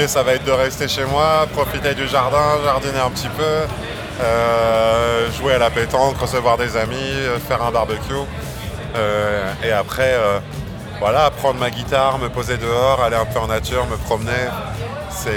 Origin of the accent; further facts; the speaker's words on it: Egypt; J'ai grandi en Égypte, donc on allait en vacances avec ma famille à la mer Rouge